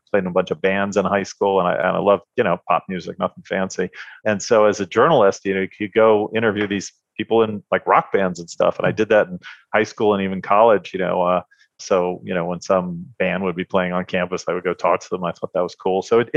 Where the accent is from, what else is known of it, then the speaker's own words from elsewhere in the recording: New York, United States; But I grew up on Long Island.